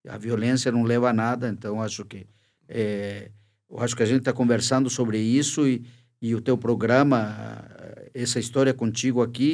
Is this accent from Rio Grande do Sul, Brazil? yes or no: yes; Santa Vitória do Palmar, Rio Grande do Sul, Brazil; born there; also born or lived in Uruguay / Argentina; eu nasci em Santa Vitória do Palmar, tá? Aí o circo atravessou a fronteira